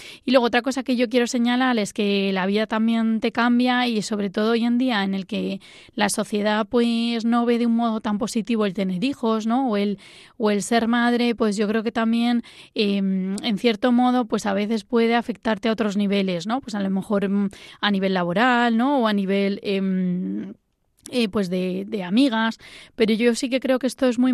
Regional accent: Madrid, Community of Madrid, Spain; soy de Madrid, tengo 35 años

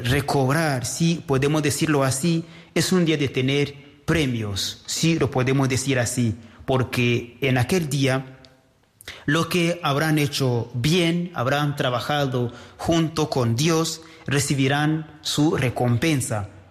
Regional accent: Spain; now in Rwanda; somos españoles de nacimiento, ¿no? Aunque estemos aquí en Ruanda, pero venimos de allá.

